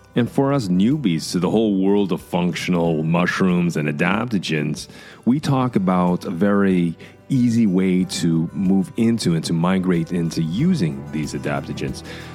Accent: Canada; now in Norway; I'm from Canada, and I live in Norway.

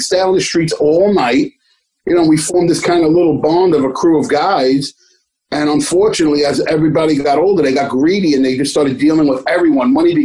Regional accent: Bronx, New York, United States; And in my neighborhood in the Bronx, you know, it's kind of funny

